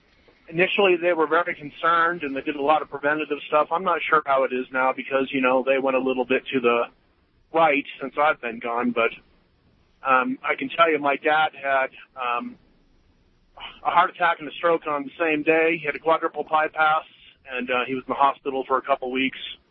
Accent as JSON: {"language": "English", "region": "Idaho", "country": "United States", "tie": "born or raised there", "also_born_or_lived": "Australia", "moved": "as an adult", "said": "I grew up in Idaho, but at about 20, I moved to Australia. This is the early 80s."}